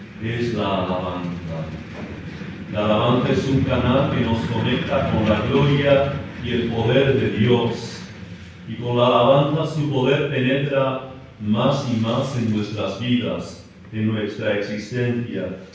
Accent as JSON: {"language": "Spanish", "region": "Basque Country", "country": "Spain", "lives_now": "Madrid, Spain", "said": "Yo soy del País Vasco, un vasco en Madrid"}